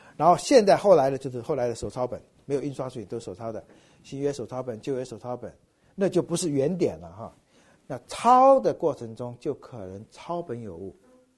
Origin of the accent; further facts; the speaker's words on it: China; 跟我们中国人跟老外打仗打不赢的时候，就香港割让了